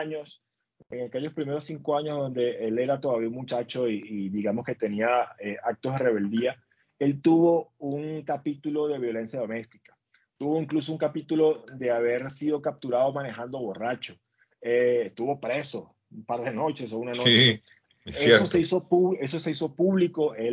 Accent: Venezuela; hablando como venezolano ahora

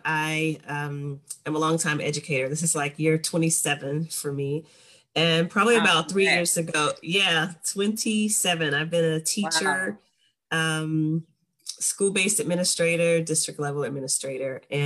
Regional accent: Two Egg, Florida, United States; I grew up in a country, Two Egg, Florida. I don't know if you guys have ever heard of that, but I am from Two Egg, Florida.

